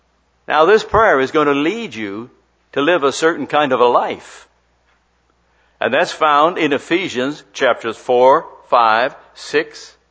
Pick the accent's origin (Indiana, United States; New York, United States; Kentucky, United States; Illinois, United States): Illinois, United States; Chicago; I graduated from college and the Korean War broke out. I was drafted from my hometown in Chicago.